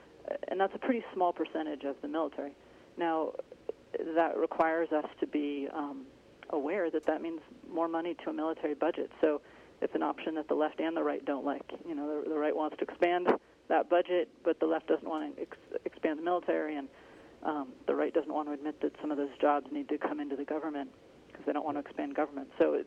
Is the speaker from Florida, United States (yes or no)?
no; Fairbanks, Alaska, United States; I grew up in Fairbanks and loved Alaska.